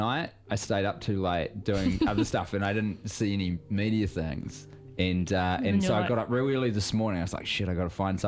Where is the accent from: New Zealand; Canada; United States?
New Zealand; Christchurch, Canterbury; So, for example, in Ōtautahi, my hometown newspaper, which was formerly known as The Press, that has become Te Matatiki for the week, which is cool.